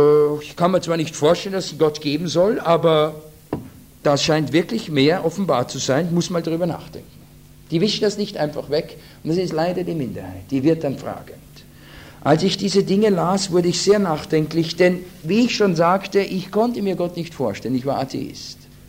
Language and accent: German; Austria; Gut, es ist jetzt, ich bin Österreicher, bin es.